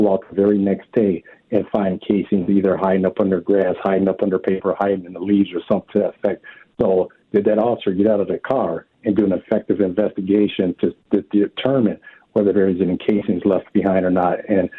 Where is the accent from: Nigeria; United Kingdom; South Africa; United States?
United States; Minneapolis, Minnesota; So knowing the people that I grew up with in Minneapolis and knowing the people that I know that still live there